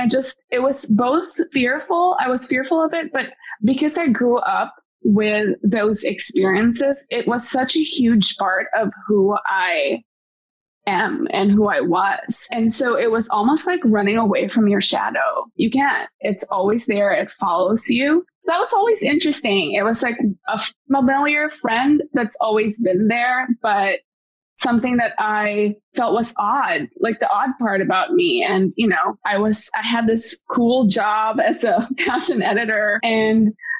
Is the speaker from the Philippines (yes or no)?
yes; Philippines; now in United States; I think what's really interesting and beautiful about being Filipino is the intersection of people's devout religious views and superstition.